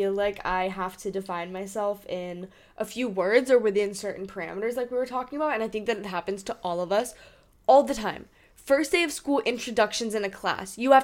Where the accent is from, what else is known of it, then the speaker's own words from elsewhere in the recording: New Hampshire, United States; My elevator pitch. I am from New Hampshire.